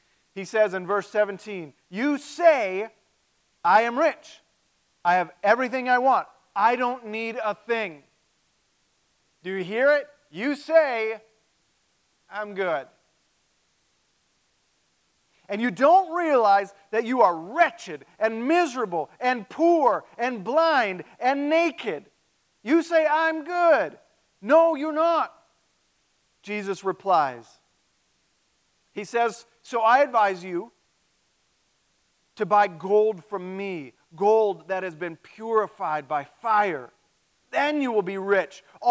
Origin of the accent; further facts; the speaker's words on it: Mosinee, Wisconsin, United States; I grew up in Mosinee, and man, they got a lot of it's on a river.